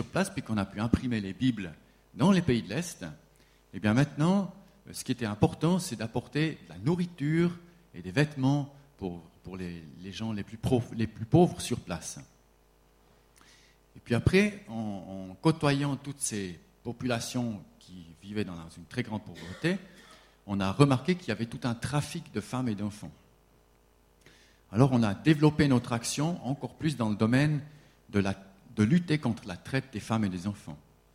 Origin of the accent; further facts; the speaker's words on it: Sion, Valais, Switzerland; Je viens. J'ai grandi en Valais, à Sion.